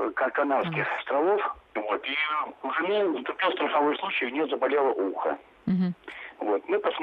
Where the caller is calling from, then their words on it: Saint Petersburg, Russia; Я из Санкт-Петербурга.